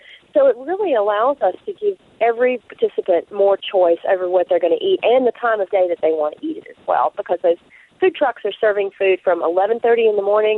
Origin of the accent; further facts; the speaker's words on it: Virginia, United States; I grew up on the New and spent my early life there playing in the waters of the New River and Clater Lake